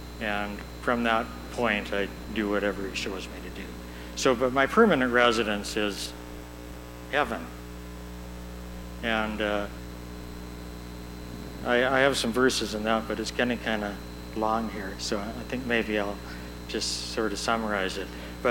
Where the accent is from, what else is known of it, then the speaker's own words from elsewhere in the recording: Camrose, Alberta, Canada; I love that question, because I could say I'm from Camrose, or I could say whatever.